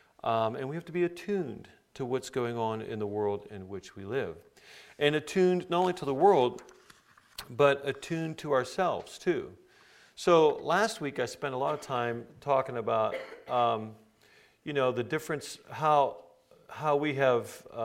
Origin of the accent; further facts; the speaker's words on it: San Diego, California, United States; Yeah, born and raised in San Diego. I love San Diego.